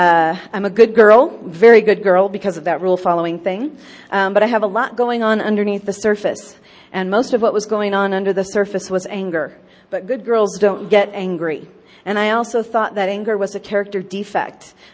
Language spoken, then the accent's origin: English; Nebraska, United States; also born or lived in Denver; I moved away from Denver last November back to my hometown in my home state of Nebraska, and I lived here for 4 years.